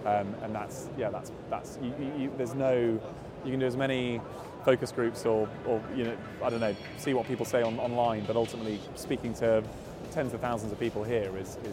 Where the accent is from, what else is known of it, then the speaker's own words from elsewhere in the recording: United Kingdom; we've now been here 3 years, has been because we're British